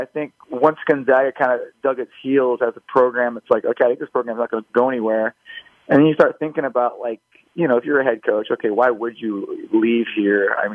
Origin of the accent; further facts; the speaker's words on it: Spokane, Washington, United States; And I'm from that area. I mean, I was born and raised in Spokane, Coeur d'Alene area.